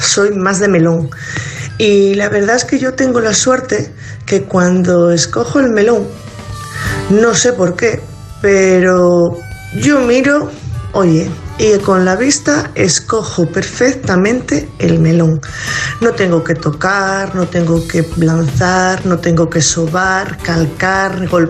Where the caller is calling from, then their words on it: Asturias, Spain; de Asturias. Estoy hablando de la sandía.